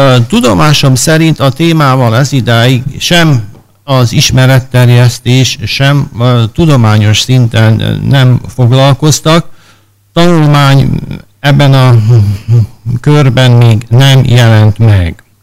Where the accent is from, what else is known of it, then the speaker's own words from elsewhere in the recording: Šamorín, Trnava Region, Slovakia; én vagyok az egyedüli soborjai, sőt azt is kell mondanom, hogy született somorjai, tehát törzsgyökere somorjai